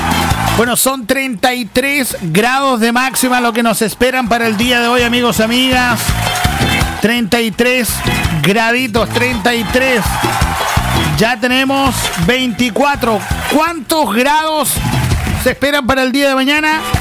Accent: Chile; Así somos los chilenos

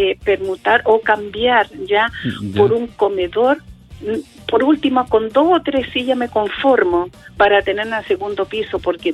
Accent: San Pedro La Costa, Chile; Yo soy de San Pedro La Costa.

